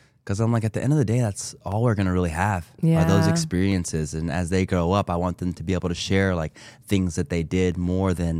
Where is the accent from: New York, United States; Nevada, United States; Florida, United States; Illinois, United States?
Nevada, United States; Las Vegas; We're city people. We're born and raised in Las Vegas.